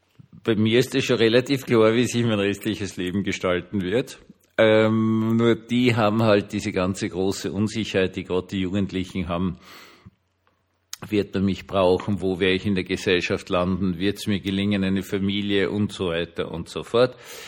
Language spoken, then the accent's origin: German; Vienna, Austria; Gut, ich bin Österreicher und Herumjammern ist eine österreichische Spezialdisziplin.